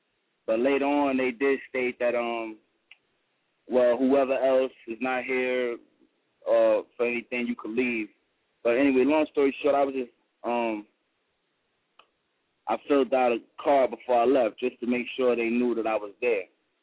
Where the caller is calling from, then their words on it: Atlanta, Georgia, United States; I'm calling from Georgia.